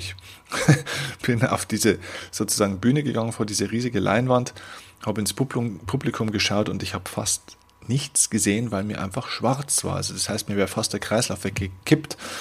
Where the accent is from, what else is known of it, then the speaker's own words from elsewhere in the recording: Vilsbiburg, Bavaria, Germany; in meiner Heimatstadt Vilsbiburg, eine kleine 10.000, damals 10.000 Einwohner, Gemeinde